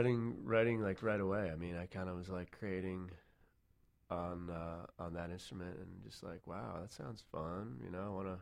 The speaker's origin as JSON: {"language": "English", "region": "Connecticut", "country": "United States", "tie": "born or raised there", "said": "In Connecticut."}